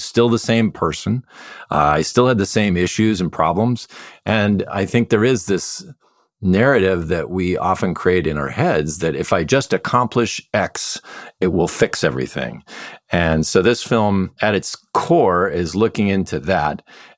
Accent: Midwest, United States; I grew up in the Midwest

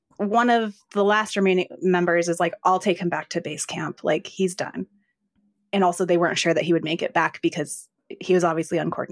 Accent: Colorado, United States; now in California, United States; I grew up in Colorado, but I've been out in California for 8 years.

